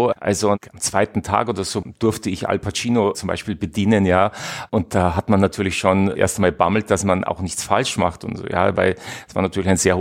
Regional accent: Ingolstadt, Bavaria, Germany; ich komme aus Ingolstadt

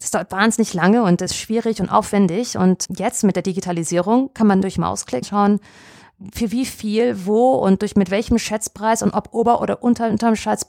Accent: Frankfurt, Hesse, Germany; also born or lived in Hamburg / New York; Ich bin ja eigentlich aus Hamburg, mein erstes Lebensjahr. Dann haben wir mehrere Jahre in Frankfurt gewohnt

